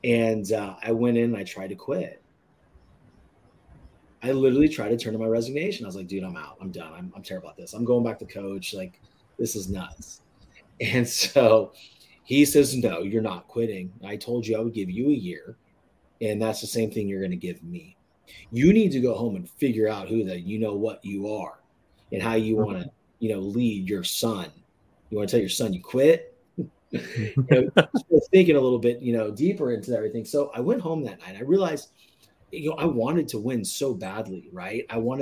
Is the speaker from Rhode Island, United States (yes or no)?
no; Concord, California, United States; So I grew up in California, the west, you know, the west coast of the United States, in a little town called Concord, California. It's in the East Bay